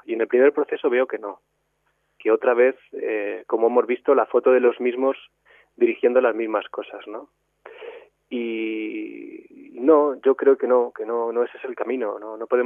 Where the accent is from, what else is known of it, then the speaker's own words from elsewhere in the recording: Valencian Community, Spain; defender mi comarca, defender mi pueblo, desde luego, y defender mi provincia de Alicante